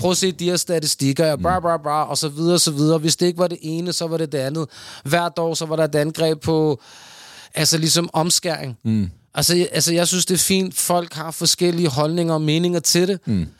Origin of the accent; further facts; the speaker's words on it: Pakistan; Nu, jeg er pakistaner.